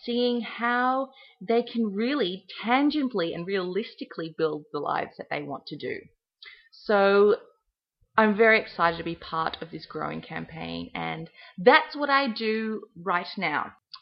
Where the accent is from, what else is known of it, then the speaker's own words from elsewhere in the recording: Australia; also born or lived in Hong Kong; now in Sydney, Australia; I pretty much consider myself Australian, even though my mother is Singaporean and my father is German, and I was born in Hong Kong.